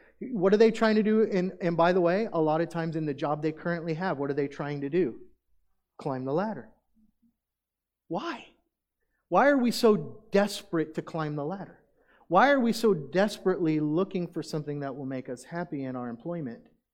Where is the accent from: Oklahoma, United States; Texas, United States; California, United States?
Oklahoma, United States; Oklahoma City; now in Falls City, United States; I grew up in Oklahoma City, major metropolitan, millions of people. And then moving from, you know, big cities to Falls City, it was hard for me at first